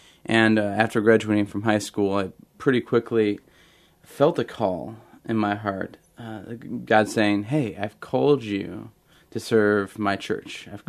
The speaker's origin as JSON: {"language": "English", "town": "Ann Arbor", "region": "Michigan", "country": "United States", "tie": "born or raised there", "said": "Well, I was raised here in Michigan in the Ann Arbor area. My family was not Catholic when I was growing up, but they were very faithful followers of Jesus."}